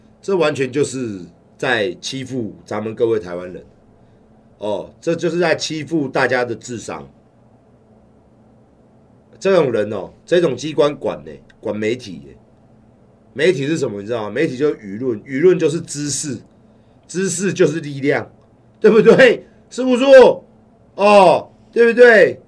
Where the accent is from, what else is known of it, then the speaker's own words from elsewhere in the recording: China; 我们中国人东西有一些东西虽然对不对，但是我们不至少不吃染料的